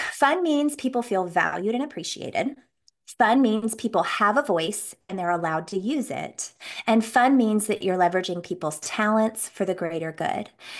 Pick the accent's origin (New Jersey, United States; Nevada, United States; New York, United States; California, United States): Nevada, United States; Las Vegas; And so I grew up in Vegas, going to shows and being in shows and knowing how to capture an audience.